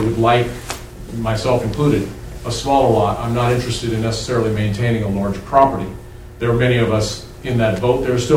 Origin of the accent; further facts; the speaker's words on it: Louisiana, United States; I am a Louisianian. I was born and raised in Iberia Parish. I was a sugarcane farmer, still am, or my family is. I grew up in a small town, and I understand the dynamics of small town America.